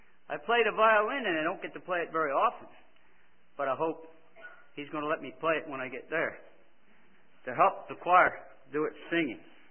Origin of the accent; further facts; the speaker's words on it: Philadelphia, Pennsylvania, United States; moved away as an adult; now in Georgia, United States; we came from Philadelphia 41 years ago